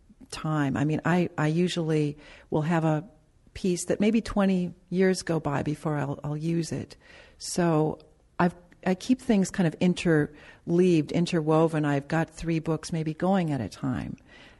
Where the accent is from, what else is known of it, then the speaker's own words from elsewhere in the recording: North Dakota, United States; I came out from North Dakota. I hadn't really left.